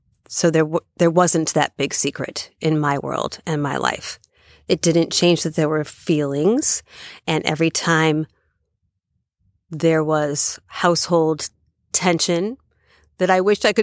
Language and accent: English; Michigan, United States; my husband is Jimmy, and we live here in California, but we're from the Midwest. And so, come to find out, Lisa, your wife, is from Michigan. I'm from Michigan.